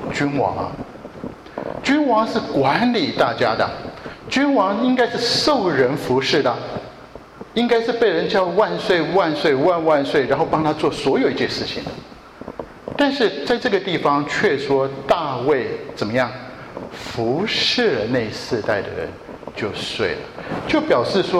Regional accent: Japan; 特别是我小时候在日本长大，日本的那些家庭主妇，这些妈妈们真的是非常厉害

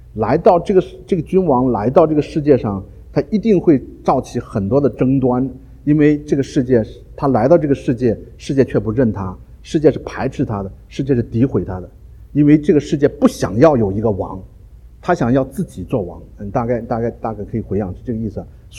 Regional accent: Henan, China; 因为我也是河南人

